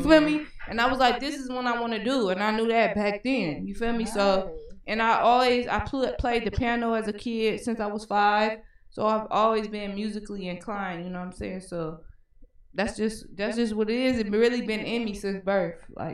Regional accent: San Francisco, California, United States; I'm from Hunters Point, man. Hey. From HP. Yeah, hey. I'm from the Point, man. I rep my shit real, straight up. Okay. Yeah, I'm from the city. You know what I'm saying? Born and raised.

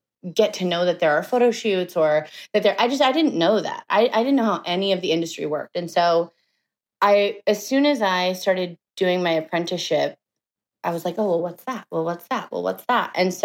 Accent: Bakersfield, California, United States; I grew up in Bakersfield, California. I don't know if you know where that is.

